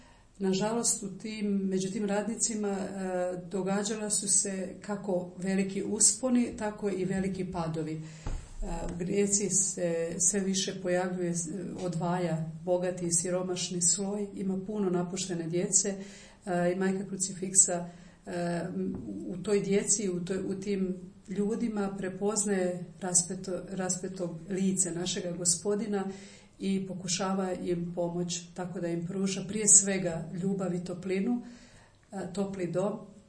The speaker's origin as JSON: {"language": "Serbian", "town": "Ferizaj", "region": "Ferizaj District", "country": "Kosovo", "tie": "born or raised there", "also_born_or_lived": "Skopje", "said": "Rođena sam i odrasla u Uroševcu, tamo se i školovala. Moj život nekako je podijeljen između Uroševca i Skoplja, jer su mi ta dva mjesta roditelji. Kasnije sam u Skoplju ostvarivala svoju karijeru"}